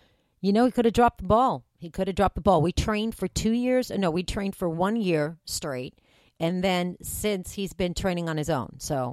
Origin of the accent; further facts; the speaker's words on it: Massachusetts, United States; I am a Democrat. I am from Massachusetts. I was born and raised as a Democrat.